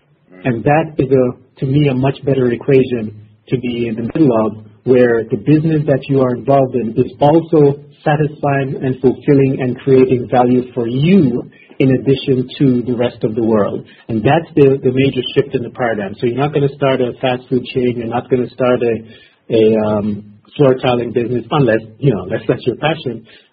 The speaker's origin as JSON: {"language": "English", "country": "Jamaica", "lives_now": "China", "said": "Oh, if I didn't mention, I'm originally from Jamaica"}